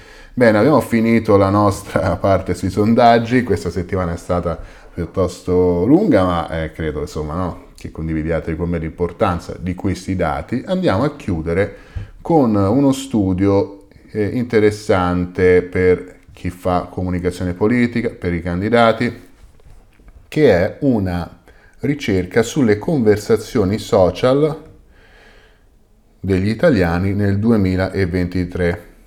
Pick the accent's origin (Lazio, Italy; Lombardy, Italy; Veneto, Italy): Lazio, Italy; Rome; Sono di Roma io, e se siete di Roma sapete che è così.